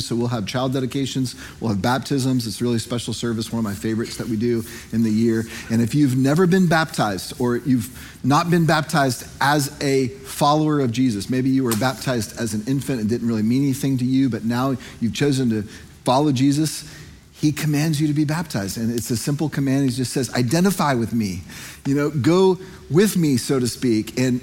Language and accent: English; Virginia, United States; I didn't grow up in the Deep South. I grew up in Northern Virginia.